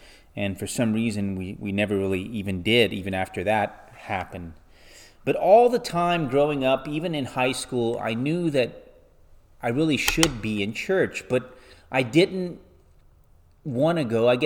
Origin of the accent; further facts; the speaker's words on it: Louisiana, United States; moved away as an adult; So when I moved from South Louisiana to go to college in the late 1990s, I tried a whole gamut of different churches to find a church home.